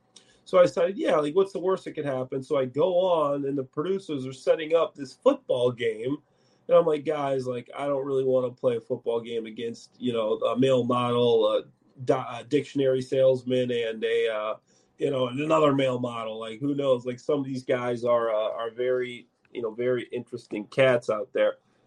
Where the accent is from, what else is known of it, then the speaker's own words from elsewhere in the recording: Chicago, Illinois, United States; And being a Chicagoan, it's something that I love to do.